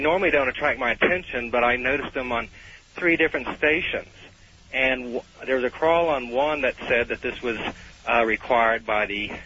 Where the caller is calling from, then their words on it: Denver, Colorado, United States; Good morning. I'm calling from Denver.